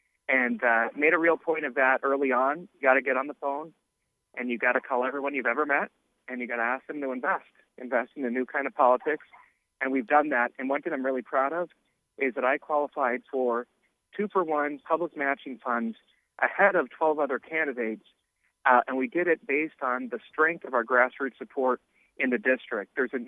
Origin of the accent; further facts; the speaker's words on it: Los Angeles, California, United States; Born and raised in Los Feliz. I went to school as far back as nursery school out in Sherman Oaks. I've got family in Toluca Lake.